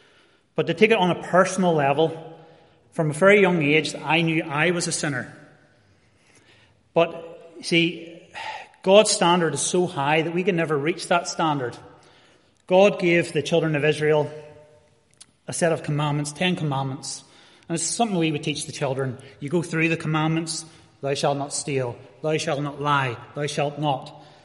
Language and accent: English; Northern Ireland, United Kingdom; born there; But I was born about 40 years ago. I was born in County Down